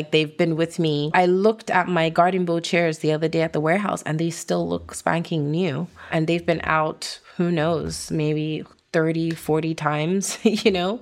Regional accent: London, United Kingdom; So we're going to London with our family. That's where I was actually raised. I was born in London, even though my accent does not sound like it.

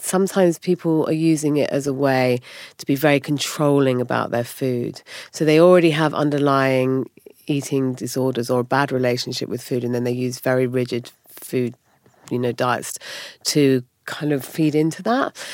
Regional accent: Germany; I grew up in Germany. I ate a lot of sauerkraut.

